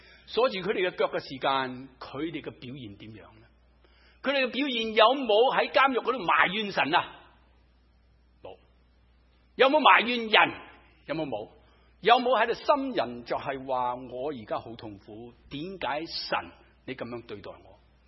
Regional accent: Guangdong, China; 我哋中国人都有句说话，广东人俗语吓

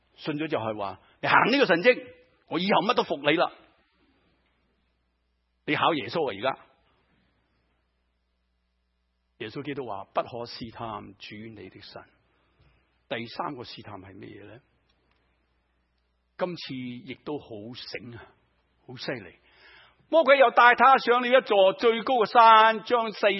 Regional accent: Guangdong, China; 即是我们中国人，我们广东人考下你得不得

